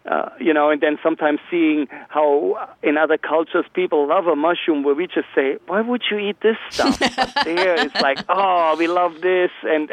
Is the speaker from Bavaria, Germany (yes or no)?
yes; Bavaria, Germany; mushroom knowledge that I acquired from my early years on growing up in Bavaria, in Germany